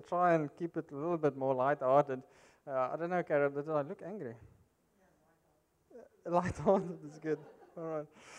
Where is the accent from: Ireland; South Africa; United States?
South Africa; I grew up in South Africa, and we had two distinct places where we went in summer.